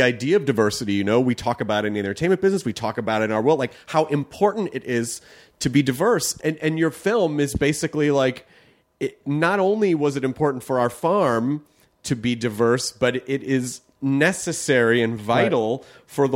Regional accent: the South, United States; And you know, like I grew up in the South

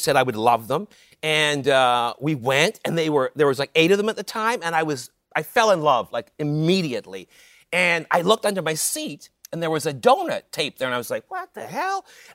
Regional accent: Canada

